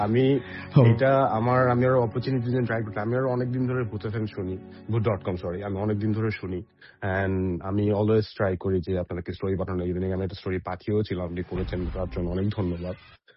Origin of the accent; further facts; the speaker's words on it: Dhaka, Dhaka Division, Bangladesh; moved away as an adult; now in Toronto, Canada; আমি ঢাকা থেকে অ্যাকচুয়ালি, আমি ছোট থেকে বড় হয়েছি ঢাকায়। আমি টরন্টো এসেছি 2023 তে অ্যাজ এ স্টুডেন্ট